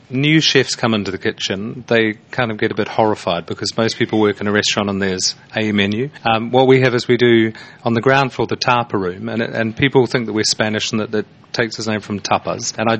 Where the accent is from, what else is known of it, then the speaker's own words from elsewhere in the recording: New Zealand; now in United Kingdom; I'm a Kiwi